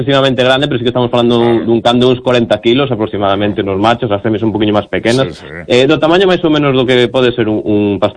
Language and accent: Galician; Ourense, Galicia, Spain; now in A Coruña, Spain; eu son de Ourense, pero resido na Coruña